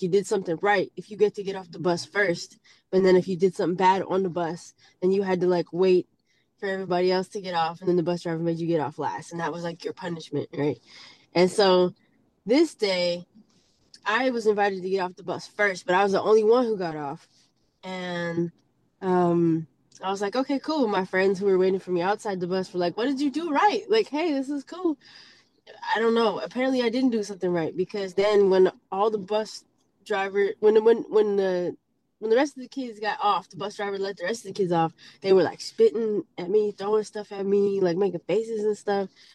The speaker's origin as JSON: {"language": "English", "region": "California", "country": "United States", "tie": "born or raised there", "also_born_or_lived": "Massachusetts", "said": "I did a little bit of growing up in Massachusetts up until sixth grade, and then I moved to California and was in the Bay Area, middle school, high school."}